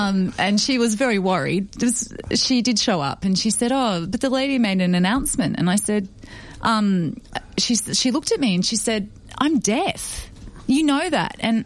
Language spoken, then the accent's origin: English; Australia; first language Auslan; English is a second language; Australian Sign Language, so everyone in my family is deaf except for me.